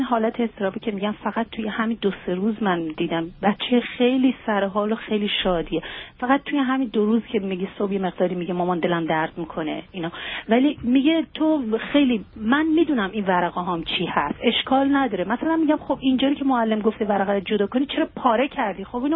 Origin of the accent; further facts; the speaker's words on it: Iran; moved away; also born or lived in Canada; وقتی چهار سال پیش ما از ایران اومدیم، خب این مجبور شد دوستاشو ترک بکنه، بعد دو ماه قبل دوباره ما از کانادا موف کردیم اومدیم اینجا